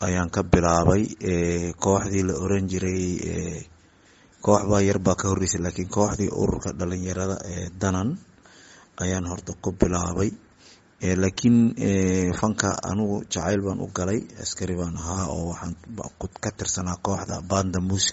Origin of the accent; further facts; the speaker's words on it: Qoryooley, Lower Shabelle, Somalia; born there; waxaan ku dhashay degmada Qoryooley ee gobolka Shabeelaha Hoose